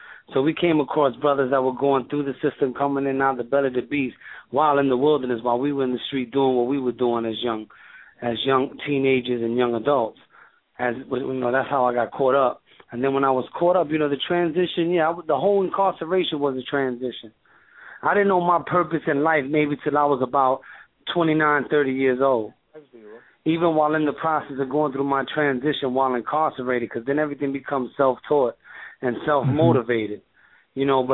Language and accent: English; Bronx, New York, United States; also born or lived in Harlem; I was conceived in Harlem, born in Harlem, and I was raised in the Bronx. I'm an only child.